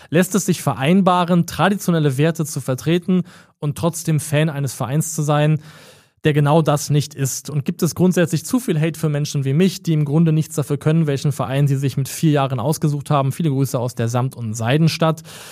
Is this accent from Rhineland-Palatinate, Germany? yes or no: no; Baden-Württemberg, Germany; Ich komme aus der Heidelberger Gegend